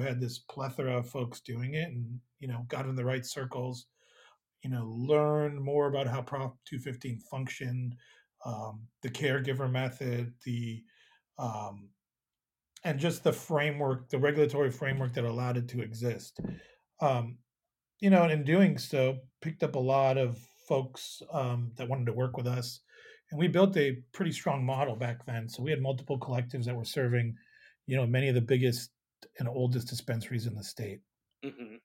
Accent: Chicago, Illinois, United States; also born or lived in Toronto, Canada; I was born in Toronto, grew up in Chicago. You know, so between Chicago and my time at Purdue is really where I got a lot of my chops.

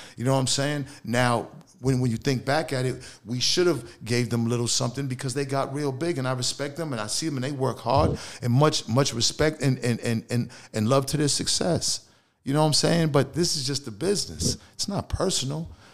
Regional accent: Boston, Massachusetts, United States; that's what it was growing up in Boston.

